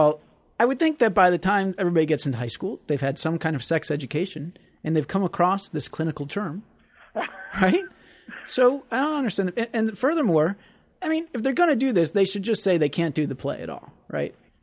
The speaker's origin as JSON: {"language": "English", "town": "St. Louis", "region": "Missouri", "country": "United States", "tie": "born or raised there", "said": "Well, we used to go on some great field trips when I grew up in St. Louis"}